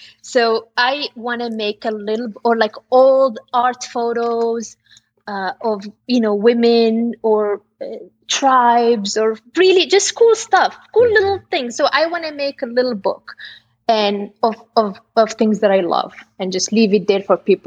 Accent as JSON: {"language": "English", "region": "Atlas Mountains", "country": "Morocco", "tie": "born or raised there", "lives_now": "Topanga, United States", "said": "I spent a lot of my time growing up in the Atlas Mountains. And it reminds me a lot of Topanga. Maybe this is why I got attracted to living here."}